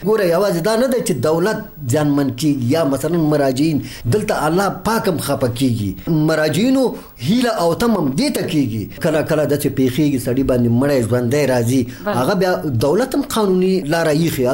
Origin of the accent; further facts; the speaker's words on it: Nangarhar, Afghanistan; زه د ننګرهار ولایت اوسیدونکو یم.